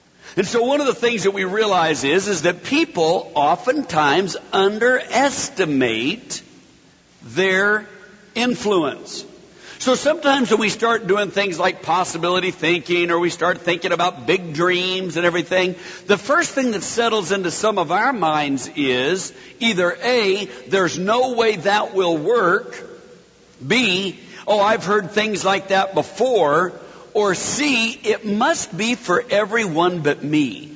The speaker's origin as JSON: {"language": "English", "town": "Atlanta", "region": "Georgia", "country": "United States", "said": "I'm from Atlanta. We do traffic pretty well, so or poorly, depending on how you think about that."}